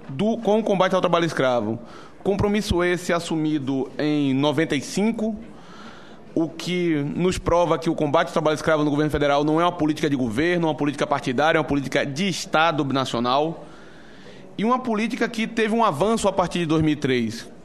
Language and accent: Portuguese; Bahia, Brazil; da minha terra natal, Bahia